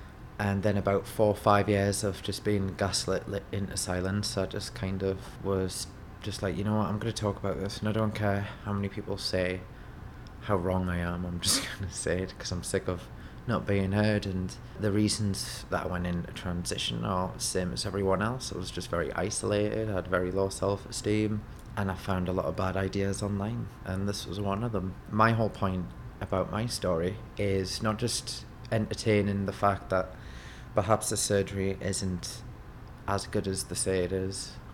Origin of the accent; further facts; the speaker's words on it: United Kingdom; I'm 37 years old and I'm from the United Kingdom.